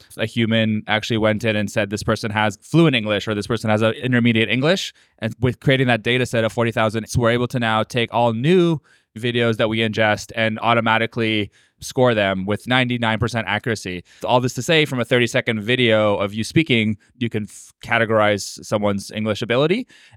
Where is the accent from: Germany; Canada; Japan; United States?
Canada; as a Canadian